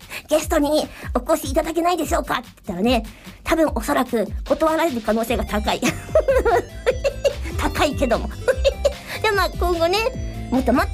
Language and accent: Japanese; Mie, Japan; 私三重県出身という風に言ったんですけど、